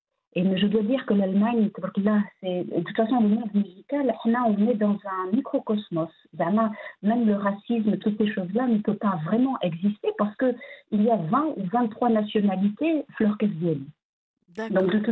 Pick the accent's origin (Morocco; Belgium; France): Morocco; j'arrive donc en tant que femme, en tant que Marocaine.